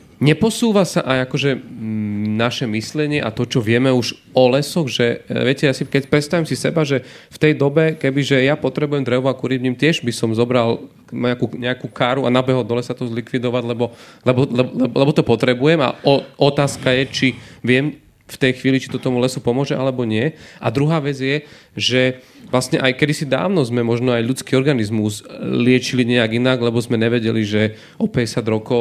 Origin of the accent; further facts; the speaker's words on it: eastern Slovakia, Slovakia; ja som z východu